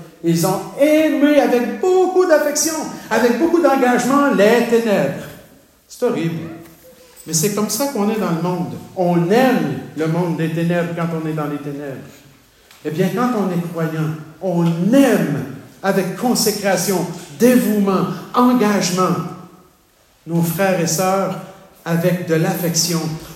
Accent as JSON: {"language": "French", "region": "Quebec", "country": "Canada", "said": "Puis chez nous, au Québec"}